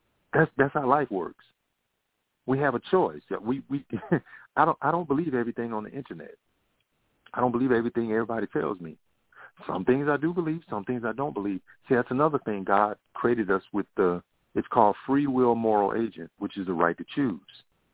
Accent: United States; I am an American.

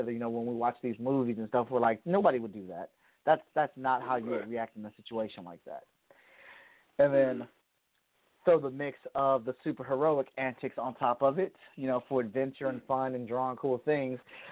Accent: Cleveland, Ohio, United States; now in Columbus, United States; I am from Cleveland and I live currently in Columbus.

